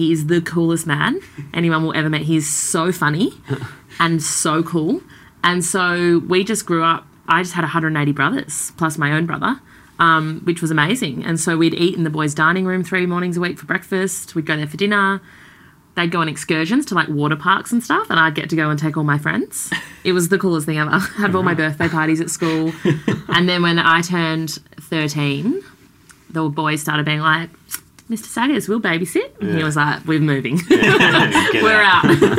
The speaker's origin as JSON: {"language": "English", "town": "Perth", "region": "Western Australia", "country": "Australia", "tie": "born or raised there", "said": "So we grew up in Perth, like Claremont. My dad, my childhood memories are probably spent at a boys' boarding school because my dad was head of boarding."}